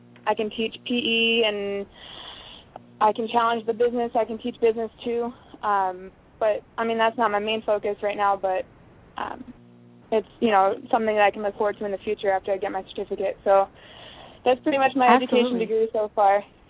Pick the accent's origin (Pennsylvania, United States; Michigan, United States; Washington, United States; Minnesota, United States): Pennsylvania, United States; now in Texas, United States; I graduated from Elmira College in Elmira, New York. I'm originally from Pennsylvania.